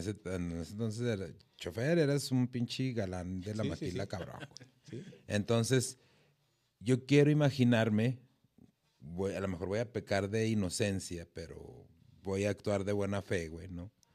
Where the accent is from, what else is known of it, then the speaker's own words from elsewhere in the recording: Ciudad Juárez, Chihuahua, Mexico; los que somos de Juárez sabemos